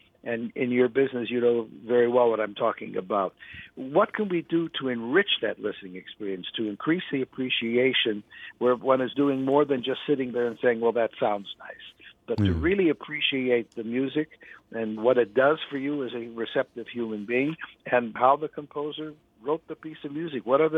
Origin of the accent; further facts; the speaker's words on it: Chicago, Illinois, United States; Yeah, my father was a string bass player. Mm. I grew up in Chicago, and he was in the Chicago Symphony Orchestra